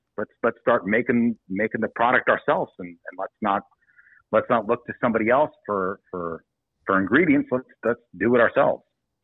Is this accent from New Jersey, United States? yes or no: no; New York City, New York, United States; Listen, I'm from New York City. My mom came out to come visit us.